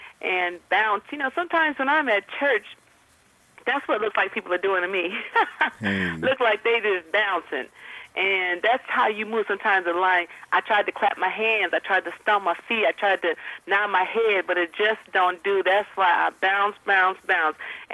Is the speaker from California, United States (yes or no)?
no; Chicago, Illinois, United States; I wrote and produced a lot of house music back in the day. I'm from Chicago, hey.